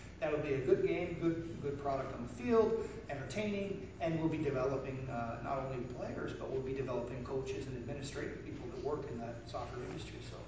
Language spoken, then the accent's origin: English; Scotland, United Kingdom; Yes, I'm from Scotland.